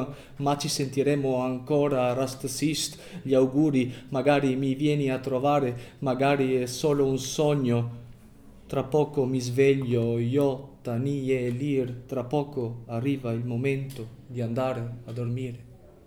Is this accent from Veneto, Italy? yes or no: yes; Veneto, Italy; accent: Venetian; now in Albania; come sentite dal mio accento veneto, marcatamente veneziano, sono in Albania, insomma, si percepisce subito.